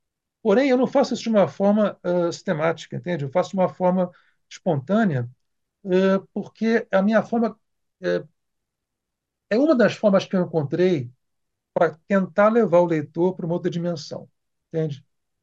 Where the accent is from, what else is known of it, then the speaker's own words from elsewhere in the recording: Brazil; para mim, como brasileiro, como escritor, como músico